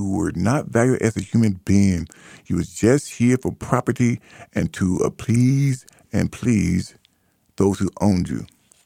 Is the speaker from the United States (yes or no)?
yes; United States; I'm not an African. I've been there several times, had a great experience. We'll go back there. But I am an American.